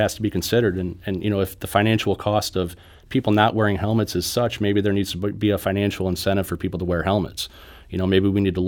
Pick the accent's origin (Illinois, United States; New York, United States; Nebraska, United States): Illinois, United States; Yeah, for as long as I can remember. So I grew up in Illinois, actually.